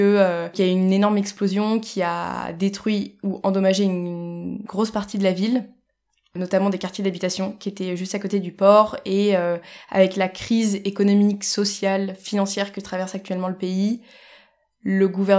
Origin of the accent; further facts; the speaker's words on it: Annecy, Auvergne-Rhône-Alpes, France; Je suis originaire d'Annecy